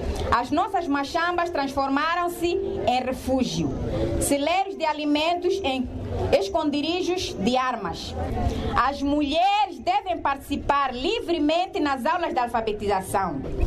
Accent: Mozambique; Como moçambicanas e moçambicanos, fizemos a seguinte pergunta.

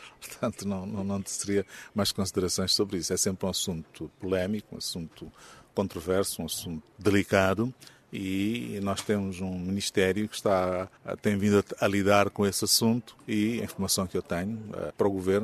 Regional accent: Mozambique; como moçambicanos, queremos que é o diálogo que há de resolver o problema

